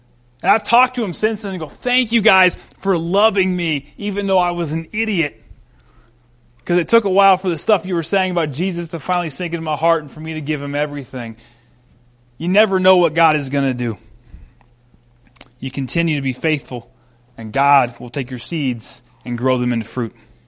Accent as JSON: {"language": "English", "country": "India", "said": "back in my home country of India"}